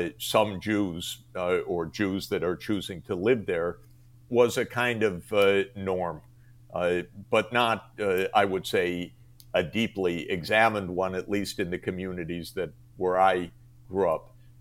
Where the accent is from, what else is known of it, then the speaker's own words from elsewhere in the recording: United States; born there; I'm an American-born Jew, and Israel is not my country.